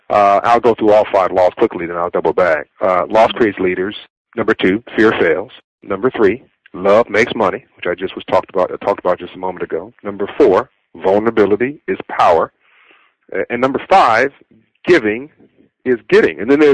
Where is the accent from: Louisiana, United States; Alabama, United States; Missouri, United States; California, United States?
California, United States; Compton; born or raised there